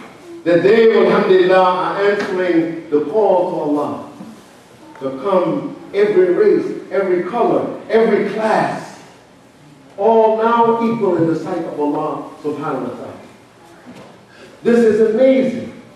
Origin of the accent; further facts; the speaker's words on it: United States; I'm African American. I grew up in an America where if you lived in Virginia, you had to go to the black water fountain and the white water fountain.